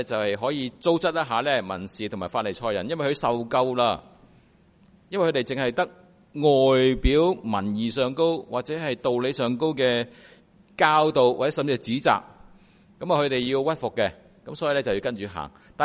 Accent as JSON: {"language": "Cantonese", "country": "China", "said": "我哋中国人有句说话就系忠言逆耳"}